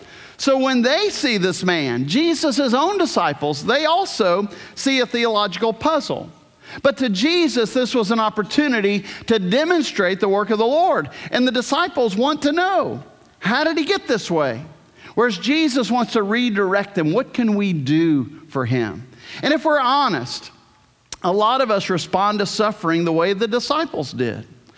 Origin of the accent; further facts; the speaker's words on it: New Orleans, Louisiana, United States; I often talk about Hurricane Katrina, my hometown. You know, God, there's a lot of sin in New Orleans, and that's true. Having grown up there, there's a lot of sin in New Orleans.